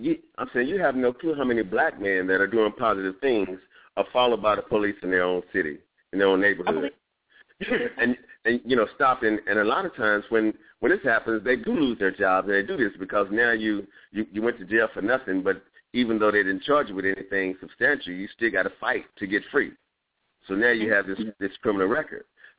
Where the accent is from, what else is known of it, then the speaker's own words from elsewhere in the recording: Dallas, Texas, United States; most of the schools in Dallas, I'm originally from Dallas, most schools in Dallas had male principals.